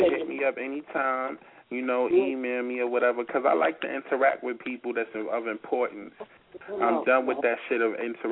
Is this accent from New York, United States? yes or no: yes; New York, United States; he's from New York, I'm from New York, but we both from two different sides. And the only way we found that we had something in common was because he Puerto Rican and I'm Puerto Rican